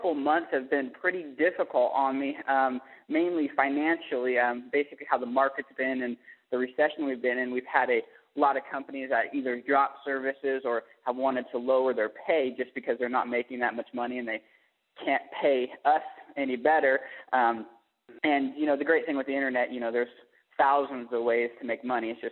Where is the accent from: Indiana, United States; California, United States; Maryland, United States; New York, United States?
Indiana, United States; I'm from Indiana.